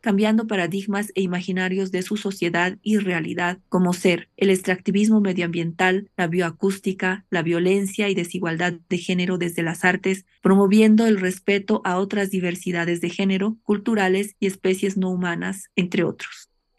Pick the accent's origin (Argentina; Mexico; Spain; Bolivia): Bolivia; Como creadoras bolivianas, pero desde nuestros lugares de residencia, Bolivia y Alemania, nos presentamos